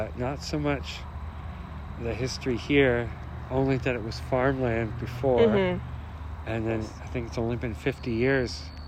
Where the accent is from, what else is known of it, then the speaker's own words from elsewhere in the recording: Brampton, Ontario, Canada; now in Guelph, Canada; No, I grew up in Brampton